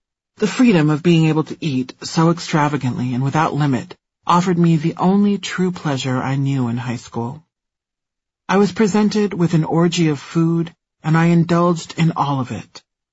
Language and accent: English; Nebraska, United States; As I was a black student from a reasonably well-off family, and I was from Nebraska, of all places, the white students didn't quite know what to do with me.